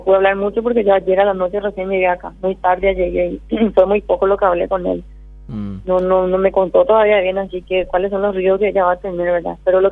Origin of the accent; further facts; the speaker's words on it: Limpio, Central, Paraguay; de Limpio somos, de Limpio